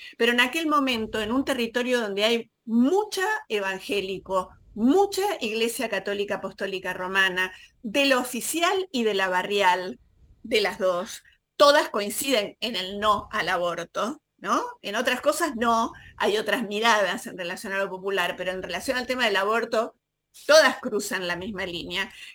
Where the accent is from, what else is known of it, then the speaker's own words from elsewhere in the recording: Buenos Aires, Argentina; yo soy porteña, no soy matancera